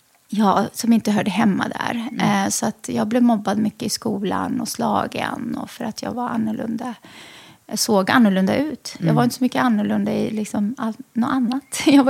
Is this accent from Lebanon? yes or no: yes; Lebanon; Så vi är syrianer och har syrisk ortodoxa. Men ja, från Libanon.